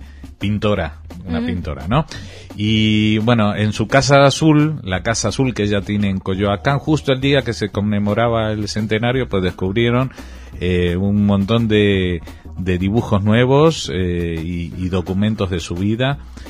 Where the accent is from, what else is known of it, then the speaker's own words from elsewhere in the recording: Spain; nadie me lo va a descubrir que soy español